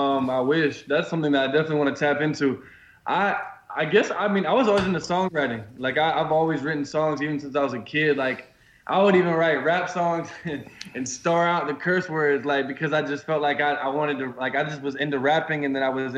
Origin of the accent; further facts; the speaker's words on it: Peachtree City, Georgia, United States; I've grown up in Peachtree City ever since I was about like 6 years old.